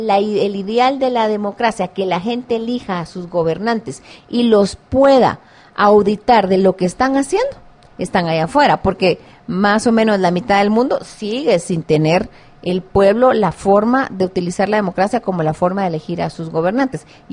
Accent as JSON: {"language": "Spanish", "country": "Guatemala", "also_born_or_lived": "Netherlands"}